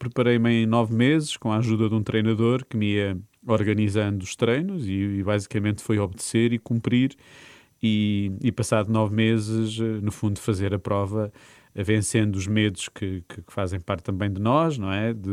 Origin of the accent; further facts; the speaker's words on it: Norte, Portugal; E sem dúvida que a minha infância em Trás-os-Montes foi importante